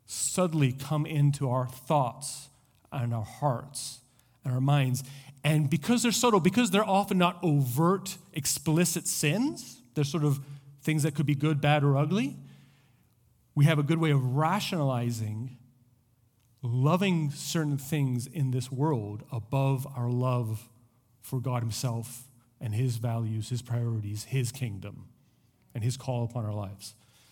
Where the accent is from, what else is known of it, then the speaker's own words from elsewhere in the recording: Santiago, Santiago Metropolitan Region, Chile; now in United States; I grew up in Chile. I grew up in Santiago. It's the place that I, you know, it's still hard not for it to feel like home.